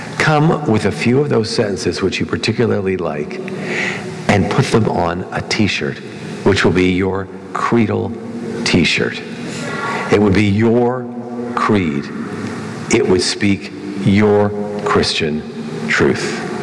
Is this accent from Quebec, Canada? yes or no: no; Toronto, Ontario, Canada; when I grew up in Toronto, in the province of Ontario